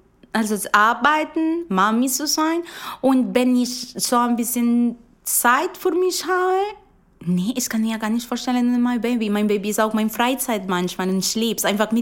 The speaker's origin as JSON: {"language": "German", "town": "Bogotá", "region": "Bogotá Capital District", "country": "Colombia", "tie": "born or raised there", "also_born_or_lived": "Caribbean coast, Colombia", "said": "ich bin ja aus der Küste Kolumbiens. Das sind immer 30 plus Grad. Aber ich bin groß geworden in der Hauptstadt. Und die Hauptstadt hat maximal 20 Grad."}